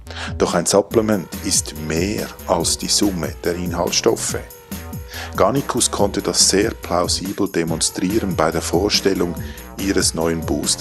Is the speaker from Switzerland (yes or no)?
yes; Switzerland; Ich bin Schweizer.